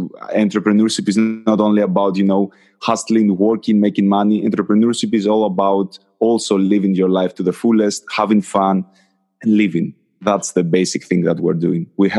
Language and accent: English; Athens, Attica, Greece; now in Manchester, United Kingdom; Originally, I'm from Athens, Greece, but right now I live in Manchester, UK.